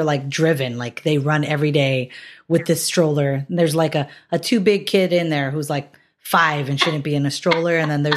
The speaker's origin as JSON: {"language": "English", "country": "Philippines", "said": "as a Filipino woman, I know what you're saying about as an Asian woman."}